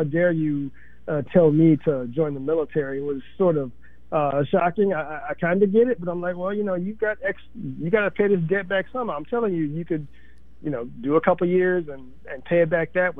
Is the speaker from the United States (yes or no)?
yes; United States; I'm still an American, and I did still serve in this military for 3 years